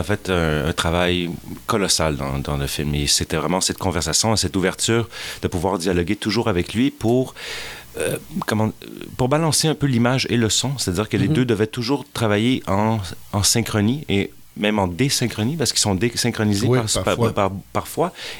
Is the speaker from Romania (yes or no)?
yes; Bucharest, Romania; Je suis d'origine roumaine, je suis né en Roumanie.